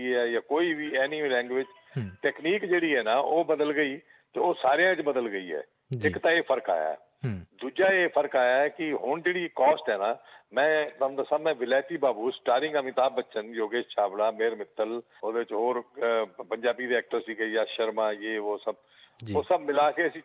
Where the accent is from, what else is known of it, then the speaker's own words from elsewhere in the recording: Sri Ganganagar, Rajasthan, India; ਮੈਂ ਸ੍ਰੀ ਗੰਗਾਨਗਰ ਰਾਜਸਥਾਨ ਦਾ ਰਹਿਣ ਵਾਲਾ।